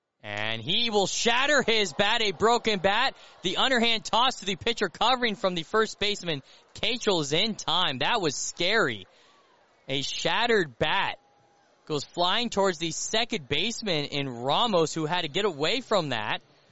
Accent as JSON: {"language": "English", "town": "Colorado Springs", "region": "Colorado", "country": "United States", "tie": "born or raised there", "said": "I'm from Colorado Springs, Colorado. Grew up right near the Air Force Academy."}